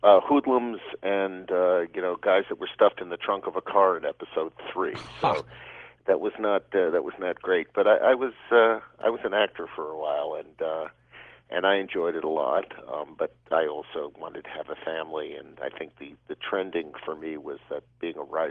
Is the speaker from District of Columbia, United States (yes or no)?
no; Highland Park, Illinois, United States; also born or lived in New York; I was born in New York, but I grew up in a little place called Highland Park, Illinois.